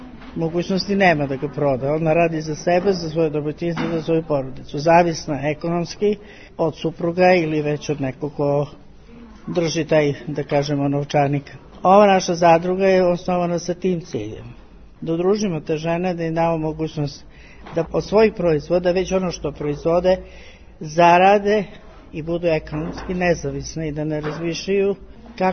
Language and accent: Serbian; Boljevac, Zaječar District, Serbia; dolazim iz Boljaca ispod Rtnja.